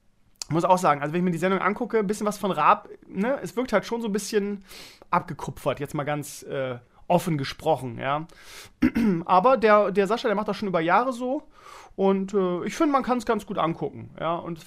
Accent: Bremen, Germany; Wie gesagt, als Bremer, wir hatten immer Österreicher in der Mannschaft.

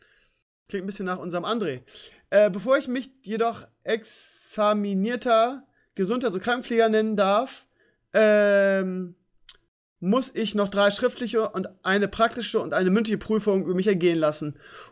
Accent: Bremen, Germany; weil ich mit dieser Fußballkultur auch aufgewachsen bin. Gerade als stolzer Bremer

